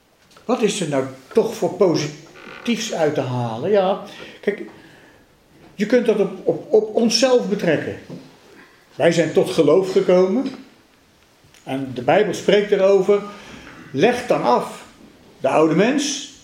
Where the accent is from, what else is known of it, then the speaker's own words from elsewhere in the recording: South Holland, Netherlands; Ik kom uit het Westland oorspronkelijk.